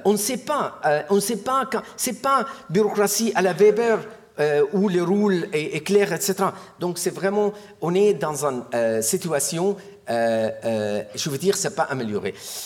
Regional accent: Damascus Governorate, Syria; French is a second language; Moi, je suis originaire du camp du Yarmouk.

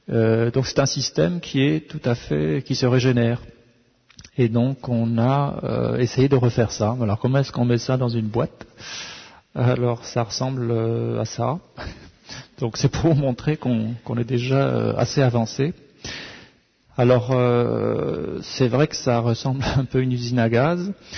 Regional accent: Netherlands; Je viens des Pays-Bas, c'est assez différent par rapport à la France.

